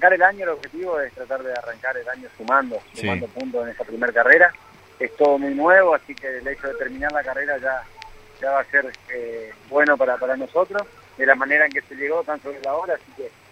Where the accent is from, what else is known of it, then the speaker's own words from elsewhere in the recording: Misiones, Argentina; pelear por la carrera en Misiones, que es uno de los sueños que tengo, poder ganar en turismo carretera en mi tierra